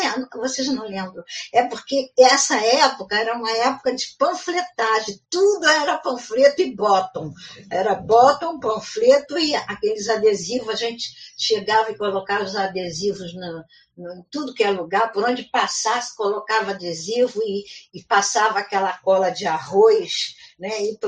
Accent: Brazil; porque nós brasileiros, a gente esquece que a gente é latino, né?

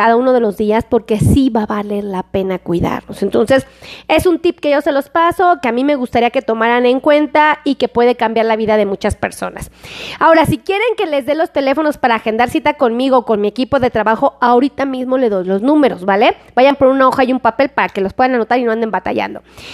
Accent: Mexico City, Mexico; el chido es del chilango y... pues la verdad, sí soy chilanga.

